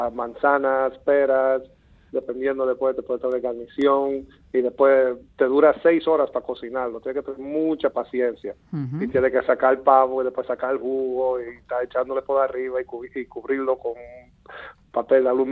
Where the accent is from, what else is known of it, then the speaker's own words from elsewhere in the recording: New York, United States; yo soy de Nueva York